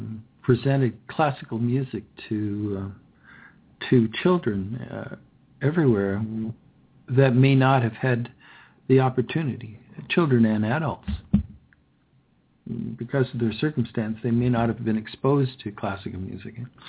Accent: Ontario, Canada; I was brought up here in Ontario.

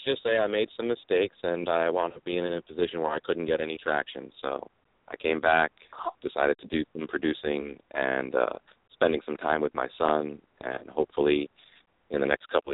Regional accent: Rhode Island, United States; I just said y'all, even though born and raised in Rhode Island, I say y'all and howdy and things like that.

